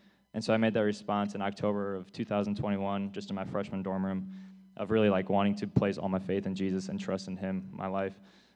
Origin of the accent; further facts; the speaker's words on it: Ottawa, Ontario, Canada; I grew up in church in Ottawa all my life